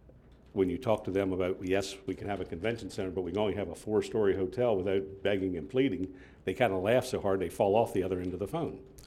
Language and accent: English; Milton, Delaware, United States